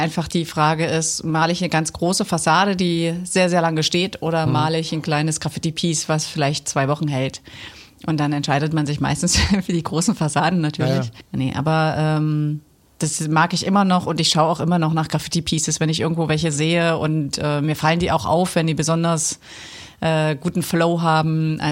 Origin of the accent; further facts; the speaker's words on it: Sohland an der Spree, Saxony, Germany; also born or lived in Ethiopia; Ich bin in Soland aufgewachsen. Soland an der Spree bei Bautzen.